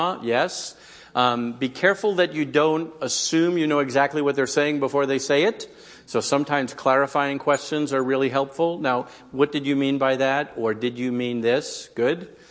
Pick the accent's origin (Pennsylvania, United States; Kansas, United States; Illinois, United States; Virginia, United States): Virginia, United States; I'm from Northern Virginia where traffic, that's all we talk about.